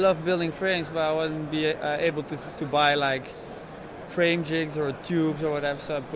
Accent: Leuven, Flanders, Belgium; English is a second language; I'm from Leuven

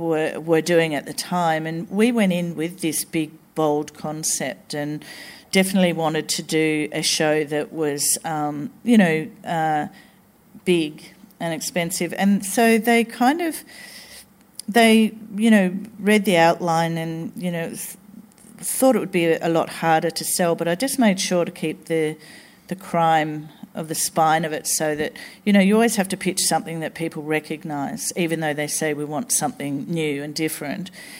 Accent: Tasmania, Australia; I grew up in Tasmania, so I'd never seen my world on screen, my Australia

